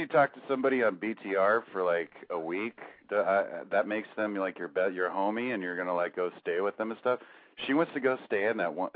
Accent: San Jose, California, United States; I grew up in San Jose, I live in the Bay Area.

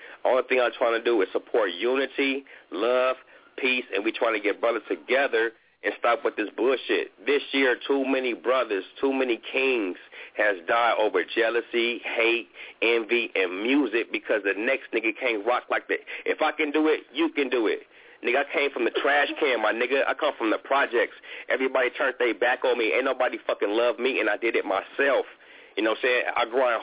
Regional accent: Watts, California, United States; I come from the projects. I do live a hood life. I'm from Bonnie Hunter Watts.

